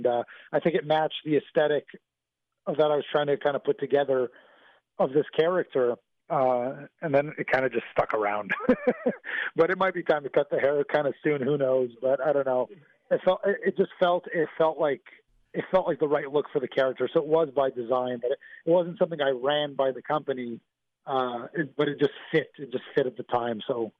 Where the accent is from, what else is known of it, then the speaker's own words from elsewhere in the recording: Canada; But it's the same thing as Canadian guys, even if we're not from Winnipeg.